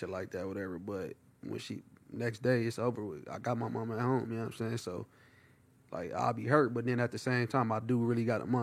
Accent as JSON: {"language": "English", "town": "Seattle", "region": "Washington", "country": "United States", "tie": "born there", "said": "She was from Seattle, Washington. I was born in Seattle, Washington."}